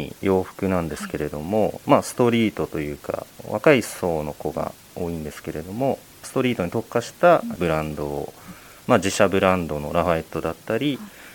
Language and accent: Japanese; Kanagawa, Japan; 自分たちが鎌倉だったり藤沢出身なので